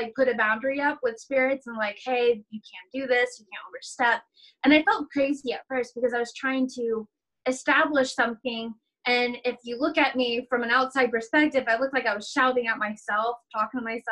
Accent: Indiana, United States; I grew up in Indiana, this small Dollar Tree, Dollar General.

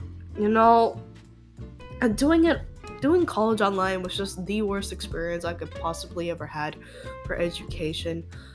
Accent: United States; born there; But then, you know, I was born here in America, and, you know, Americans love their fast food.

